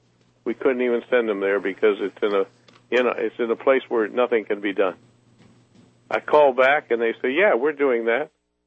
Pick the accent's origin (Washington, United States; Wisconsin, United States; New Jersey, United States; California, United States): California, United States; Modesto; A man who's like my father in my hometown of Modesto, California, just found out after being in the hospital for back surgery